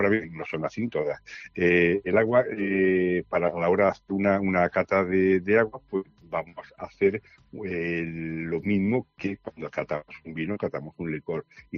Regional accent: Puebla de los Infantes, Andalusia, Spain; En mi pueblo, Puebla de los Infantes, un pueblo de la provincia de Sevilla, en la Sierra Norte, un pueblo de secano, pero con mucha aguas y mucha cultura de agua.

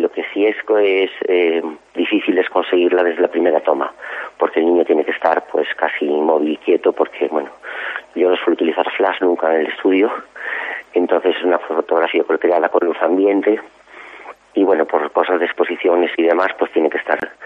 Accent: Galicia, Spain; somos 12 los gallegos nominados

